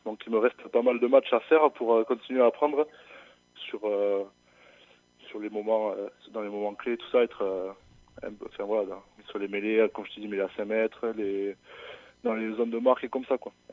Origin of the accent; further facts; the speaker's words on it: Nouvelle-Aquitaine, France; born there; comme je suis né au Pays Basque, je me définis comme un basque, mais moi j'ai quand même un côté de moi qui est Bernet